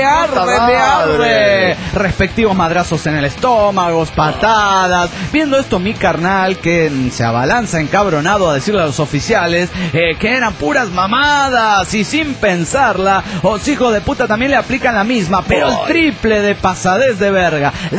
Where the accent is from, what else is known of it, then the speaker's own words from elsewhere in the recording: Álvaro Obregón, Michoacán, Mexico; de Álvaro Obregón, Michoacán, México.